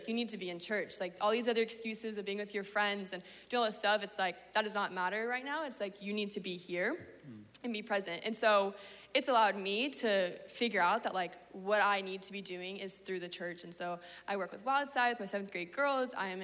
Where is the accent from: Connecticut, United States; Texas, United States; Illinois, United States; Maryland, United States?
Texas, United States; Austin; now in California, United States; I am originally from Austin, Texas. I was born and raised in the South, which is very different than California, as you can imagine.